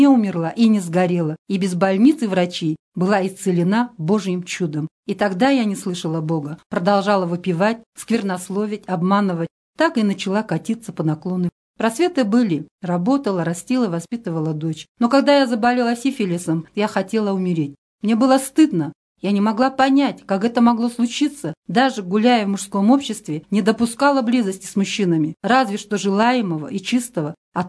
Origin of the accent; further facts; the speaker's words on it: Kharganata, Russia; Родилась 22 апреля 1959 года в прекрасной чудесной деревне Харганате Ленгинского района. Закончила Харганатскую среднюю школу, выросла и работала в юности в родной деревне.